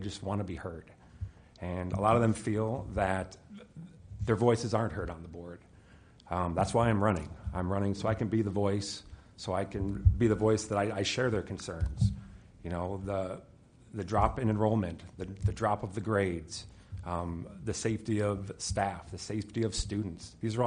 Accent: Illinois, United States; moved away as an adult; now in Ames, United States; I grew up outside of Chicago. And in 1991, I packed up my bags and I moved west 5 hours to Ames, Iowa, Iowa State University.

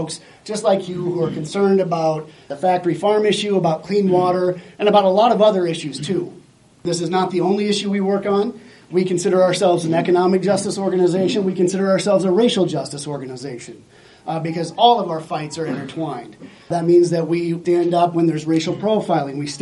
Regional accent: Storm Lake, Iowa, United States; But personally, I grew up in Storm Lake, way up in northwest Iowa, on a family farm.

